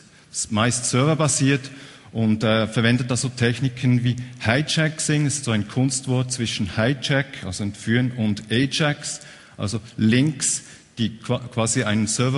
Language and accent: German; Bern, Switzerland; ich komme aus Bern